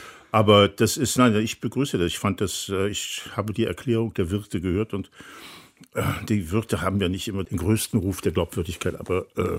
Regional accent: Germany; accent: Standard German; Lederhosen passen nicht zu meinem hochdeutschen Akzent.

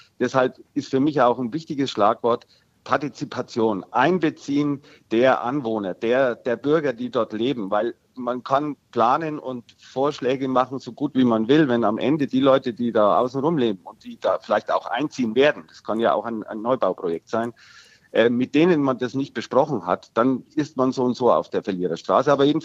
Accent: Freising, Bavaria, Germany; dann muss ich natürlich jetzt meine Heimatstadt anführen, Freising. Das ist eine Stadt kurz vor den Toren Münchens.

